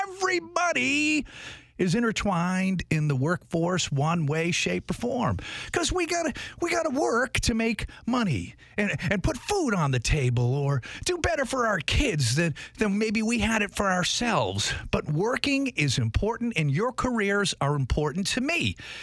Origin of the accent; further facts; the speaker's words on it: Boston, Massachusetts, United States; I want to know what's going on in my hometown.